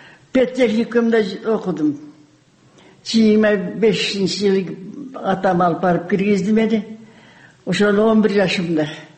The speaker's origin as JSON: {"language": "Kyrgyz", "town": "Karakol", "region": "Issyk-Kul Region", "country": "Kyrgyzstan", "tie": "born or raised there", "also_born_or_lived": "China", "said": "Мен кичине кезимде шаарда туруп, Каракол шаарында туруп турабыз."}